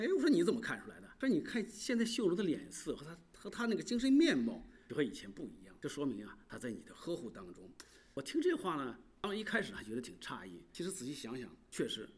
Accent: China; 聊到我们中国人的家庭当中啊，这个关系就是家庭关系特别的复杂。上次就是九月份我回国和一帮朋友在一块吃饭

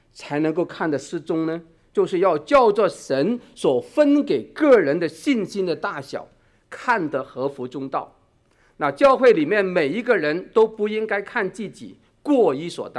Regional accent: Hong Kong; 我们中国人，不是，我们香港人，我是香港人，

